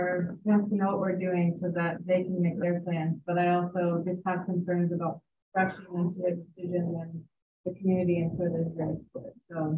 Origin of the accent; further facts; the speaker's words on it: Iowa City, Iowa, United States; And I have lived here for 45 years. I'm from Iowa City originally.